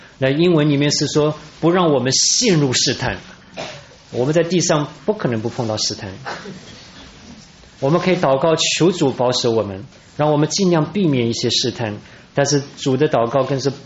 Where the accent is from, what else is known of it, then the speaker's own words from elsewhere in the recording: China; 我想我们中国人很讨厌说死啊